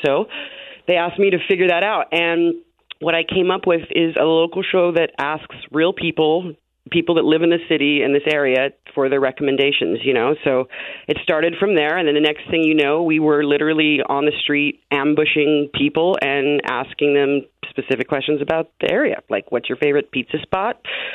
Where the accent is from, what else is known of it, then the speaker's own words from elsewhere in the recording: Sacramento, California, United States; I'm from Sacramento. I haven't lived here in like 20 years.